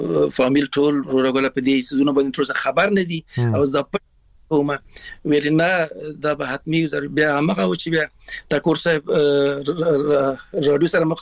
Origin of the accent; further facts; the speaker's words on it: Afghanistan; now in Iran; موږ د افغانستان راغلی یو نو ایران راغلی